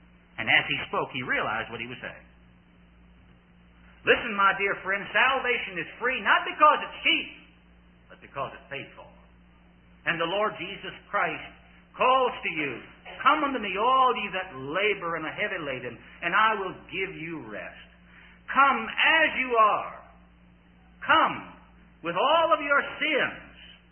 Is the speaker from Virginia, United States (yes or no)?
yes; Richmond, Virginia, United States; So 25 years ago, we started going to a little meeting back in Richmond, Virginia, my hometown, Grace Gospel Chapel